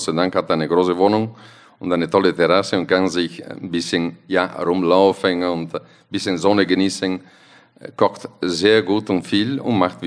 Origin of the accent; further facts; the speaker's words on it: Italy; German is a second language; wir sind als Italiener, wir sind leicht zufriedenzustellen, aber eigentlich immer unzufrieden.